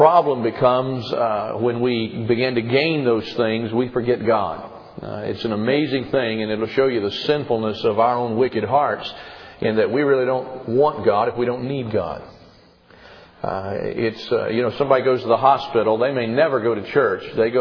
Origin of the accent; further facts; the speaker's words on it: United States; And it's one of the disadvantages to being an American. Our history is so short